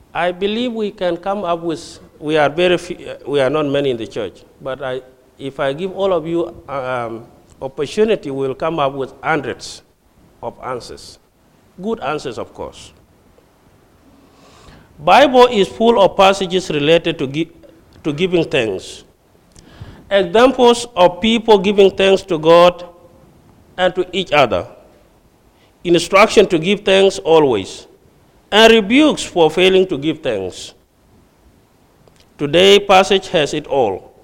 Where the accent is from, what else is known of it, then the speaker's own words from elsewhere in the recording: Bor, Jonglei, South Sudan; in my country, I come from South Sudan, in my state capital of Bor, Jonglei State, in South Sudan, we had a village.